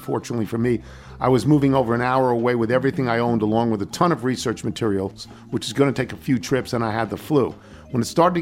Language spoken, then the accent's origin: English; Laurelton, New York, United States; I grew up in Laurelton, and your recent mention, that's just over the Queens line from Nassau